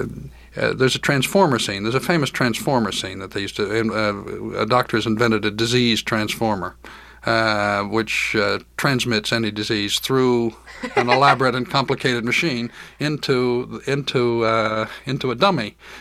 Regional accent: Philadelphia, Pennsylvania, United States; born there; moved away; I was born in Philadelphia before I moved away.

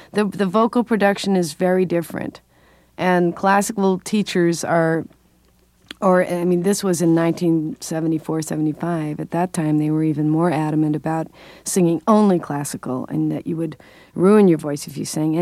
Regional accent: Pasadena, California, United States; also born or lived in Boston; I studied at New England, in New England Conservatory in Boston, after spending a few years in my hometown in Pasadena, California, studying privately.

